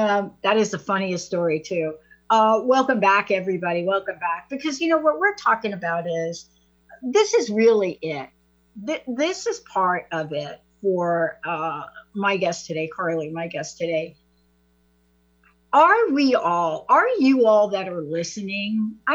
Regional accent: East Coast, United States; now in Seattle, United States; Well, we live in Seattle. That's it. Yeah, of course, I'm from the East Coast, and you all know that.

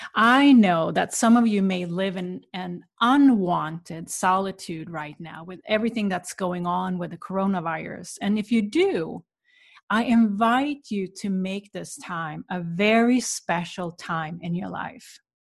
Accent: Sweden; I went back to where I grew up in Sweden.

